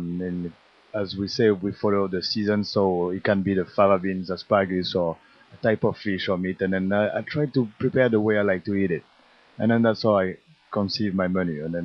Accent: Strasbourg, Grand Est, France; English is a second language; I'm from Strasbourg, and Strasbourg is as well a place where culture are mixed together. I mean, coming from close to Germany, from Belgium, from Switzerland, we have a big Jewish community, a big Muslim community, so I grew in a place where culture were already mixed together

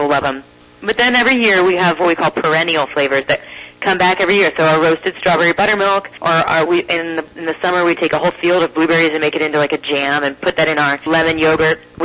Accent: Columbus, Ohio, United States; because my hometown here, Columbus, Ohio, is celebrating its bicentennial.

